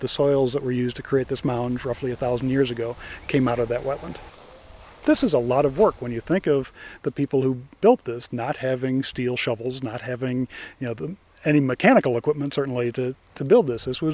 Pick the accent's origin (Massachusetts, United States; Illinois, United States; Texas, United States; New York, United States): Illinois, United States; Chicago; As a kid growing up in the Chicago area, as came up to vacation in this area